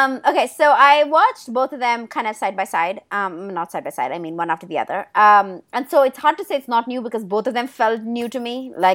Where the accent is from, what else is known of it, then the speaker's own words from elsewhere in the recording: South India, India; and I'm South Indian.